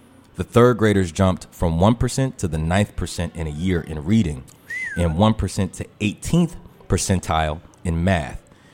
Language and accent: English; Forestville, United States; open up a 16-ounce bottle in my barbershop in Forestville. You know what I'm saying? Like... And that's my hometown, so I always go back home to get my hair cut.